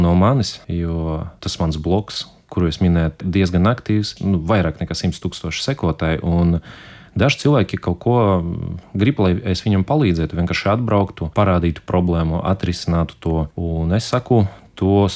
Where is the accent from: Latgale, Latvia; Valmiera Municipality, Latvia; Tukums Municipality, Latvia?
Latgale, Latvia; Daugavpils; now in Riga, Latvia; Tas viss, principā, ko es varu pastāstīt par bērnību Daugavpilī.